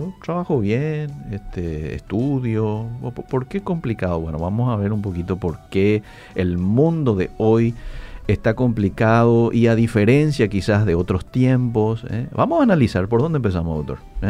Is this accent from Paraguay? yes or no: yes; Paraguay; creo que como paraguayos ahí tenemos que crecer en analizar